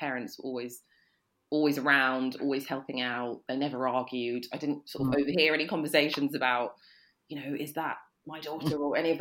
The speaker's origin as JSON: {"language": "English", "town": "Sutton", "region": "London", "country": "United Kingdom", "tie": "born or raised there", "said": "I grew up in Sutton, which is, you know, zone 5 London, very white back in the early 2000s. It's got a lot more mixed now, but it's sort of near Croydon"}